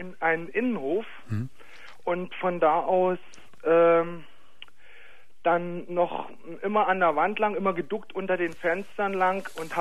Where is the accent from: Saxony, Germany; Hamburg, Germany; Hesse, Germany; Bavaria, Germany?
Saxony, Germany; weil ich bin aus Sachsen, aus einem kleinen Dorf bei, mhm, Radeberg